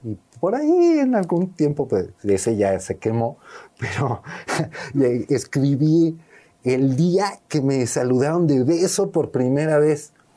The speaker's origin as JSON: {"language": "Spanish", "region": "Mexico City", "country": "Mexico", "tie": "born or raised there", "said": "yo crecí en la Ciudad de México. Yo nací en la Ciudad de México y ahí fue que pasé mi niñez."}